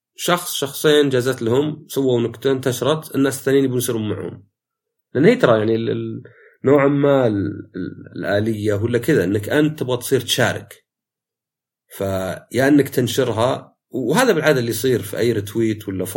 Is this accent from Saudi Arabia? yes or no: yes; Saudi Arabia; يمكن مين من عندنا في السعوديه يعني تحس عندنا احنا حر